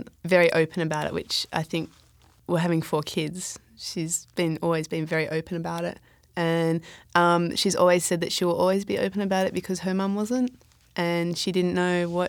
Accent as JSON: {"language": "English", "country": "Australia", "said": "can I say that because I'm Australian?"}